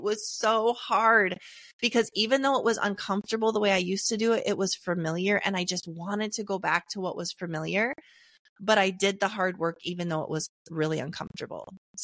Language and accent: English; North Dakota, United States; Yeah, I'm from North Dakota originally, though